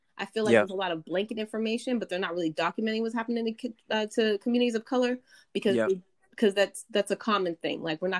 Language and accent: English; Pennsylvania, United States; I myself grew up in a neighborhood, and the closest steel mill, because I'm from Western Pennsylvania, was maybe, what, 3-5 miles down the street?